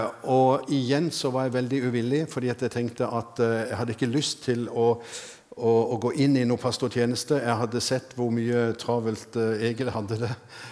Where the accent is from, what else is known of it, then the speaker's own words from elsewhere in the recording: Kristiansand, Agder, Norway; jeg vokste opp i Philadelphia i Kristiansand. Og har hatt liksom hele mitt barne, ungdom og voksne liv i menigheten.